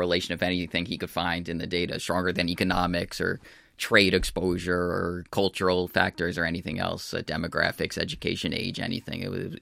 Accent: United States; So I'm from the United States, and after Barack Obama was first elected

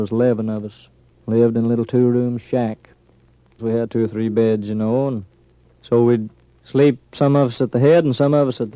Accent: Okemah, Oklahoma, United States; born there; 28 years, you pretty near guessed it. I was born there on July the 14th, 1912.

